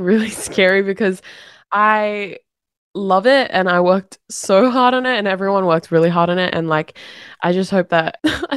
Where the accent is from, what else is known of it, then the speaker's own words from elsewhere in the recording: New South Wales, Australia; I was born and raised in Western Sydney.